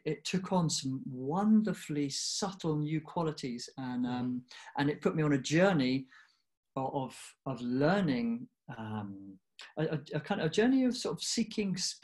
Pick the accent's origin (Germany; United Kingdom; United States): United Kingdom; So I'm half Indian, half English, and I grew up in the UK, and I was born there.